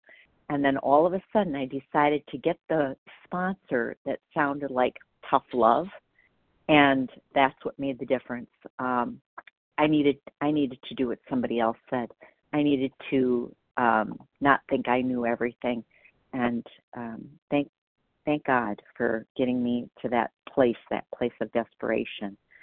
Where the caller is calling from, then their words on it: Wisconsin, United States; Oh, Wisconsin.